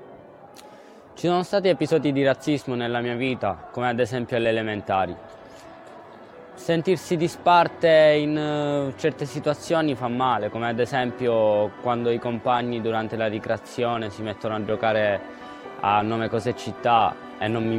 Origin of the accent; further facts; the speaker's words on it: Romania; Italian is a second language; now in Italy; Ma anche nel mio stesso paese c'era una forma di razzismo, perché essendo rumeno